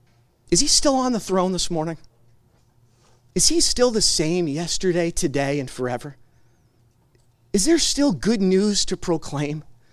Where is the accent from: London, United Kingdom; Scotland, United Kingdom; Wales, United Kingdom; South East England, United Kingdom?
Scotland, United Kingdom; and I'm not going to do it in a Scottish accent. Even though I am Scottish, I'm not William Wallace.